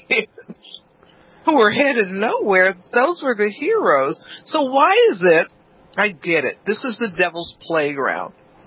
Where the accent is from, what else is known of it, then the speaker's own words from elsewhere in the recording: Los Angeles, California, United States; Because I was raised in Watts, for sure.